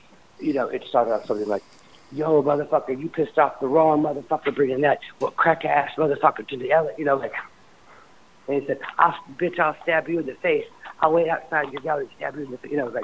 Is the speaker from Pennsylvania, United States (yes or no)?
no; Indiana, United States; But they brought up my whole, you know, growing up in Indiana, and, you know, the whole thing.